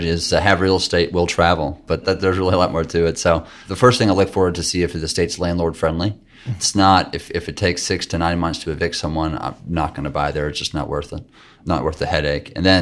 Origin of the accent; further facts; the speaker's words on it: Houston, Texas, United States; also born or lived in Denver, United States; I was born in Denver, Colorado. I was an oil brat, so we moved around every 2.5 years, basically. And that took us overseas twice, but mostly back to Houston. So I grew up mostly in Houston on the west side.